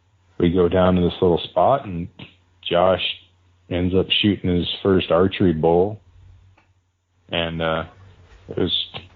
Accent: Montana, United States; Another thing, too, like, I didn't, like, growing up in Montana, like, I didn't grow up elk hunting.

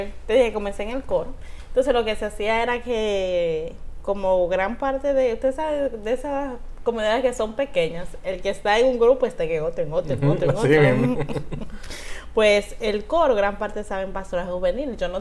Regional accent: Los Tocones, Santiago, Dominican Republic; born there; nació en una pequeña comunidad a las afueras de la ciudad llamada Los Tocones, de la que estoy muy orgullosa de pertenecer. Es una comunidad cerca de Villa González.

